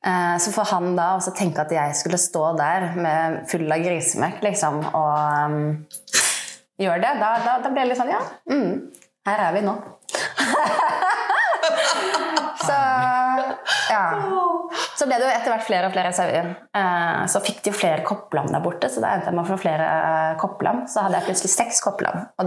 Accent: Oslo, Norway; jeg kommer fra Grefsen i Oslo, sant?

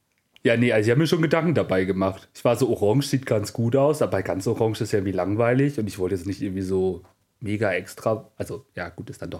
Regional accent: Northern Germany, Germany; Ich bin auch aus dem Norden weg. So, noch ein bisschen nördlicher als Hamburg, ne?

